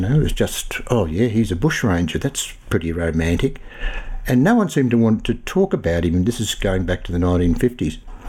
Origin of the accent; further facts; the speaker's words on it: Forbes, New South Wales, Australia; who just happens to be buried in my hometown of Forbes, so he's not going to be shifting anywhere. And as someone who's resided in Forbes for the majority of their life